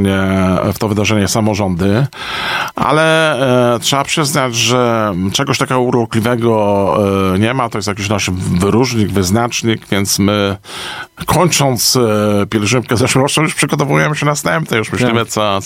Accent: Puck, Pomeranian Voivodeship, Poland; born there; ja urodziłem się wprawdzie w Pusku, nie mam takich typowych korzeni kaszubskich

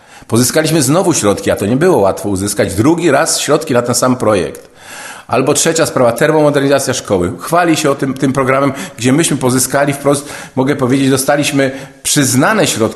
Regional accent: Hel, Pomeranian Voivodeship, Poland; jestem Kaszubą z krwi kości, również rodowitym helaninem.

